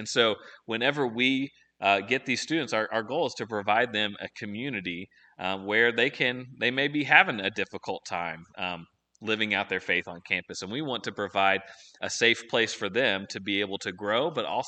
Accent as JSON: {"language": "English", "town": "Paducah", "region": "Kentucky", "country": "United States", "tie": "born or raised there", "moved": "yes", "lives_now": "Radford, United States", "said": "Like Bill said, that I am from Paducah, Kentucky. And I... this place, this area reminds me of the people of Paducah."}